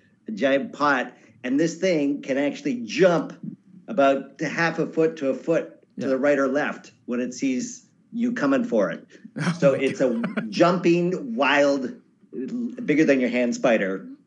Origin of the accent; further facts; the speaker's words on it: Vancouver, British Columbia, Canada; also born or lived in Winnipeg; I was born in Winnipeg, right in the middle of the country, but raised in Vancouver over on the West Coast.